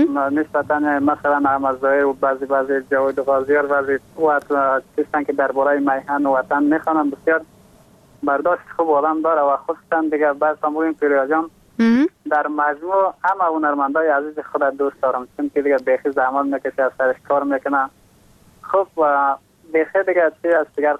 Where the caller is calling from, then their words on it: Takhar, Afghanistan; از باستان تخار